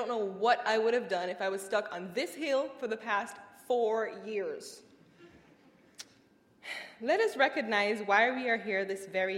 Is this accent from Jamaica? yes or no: yes; Kingston, Surrey, Jamaica; now in United States; it was located just about as far as one could possibly go from my hometown of Kingston, Jamaica. So I was convinced this was a school for me.